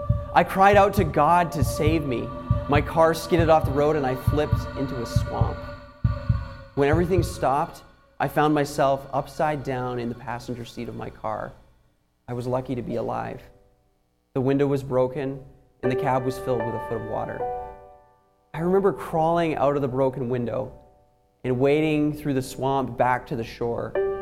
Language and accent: English; Alberta, Canada; I am a missionary church planter heading up to my home country of Canada. I'm going to the province of Alberta.